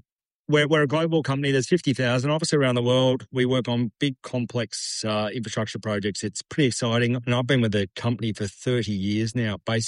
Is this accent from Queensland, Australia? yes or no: no; Sydney, New South Wales, Australia; I was brought up in Sydney in the sandstone area, Hawkesbury River. Spent a lot of time on the Hawkesbury River